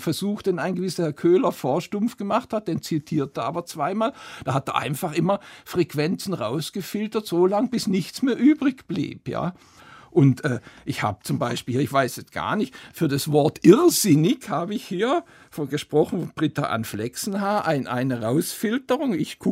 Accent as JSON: {"language": "German", "town": "Konstanz", "region": "Baden-Württemberg", "country": "Germany", "tie": "born or raised there", "said": "da war ich 18, bin in die Bibliothek in Konstanz, meine Heimatstadt gegangen"}